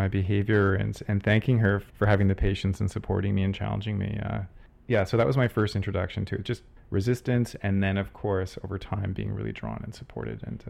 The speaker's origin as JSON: {"language": "English", "town": "Vancouver", "region": "British Columbia", "country": "Canada", "tie": "born or raised there", "said": "and I'm a white, queer, able-bodied, middle-class, cisgendered man. I was born and raised in Vancouver, traveled tons, but this is definitely my home."}